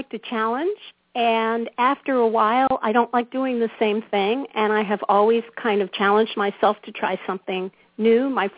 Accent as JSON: {"language": "English", "region": "East Coast", "country": "United States", "said": "I'm originally from the East Coast, my parents used to fly down to Havana and gamble."}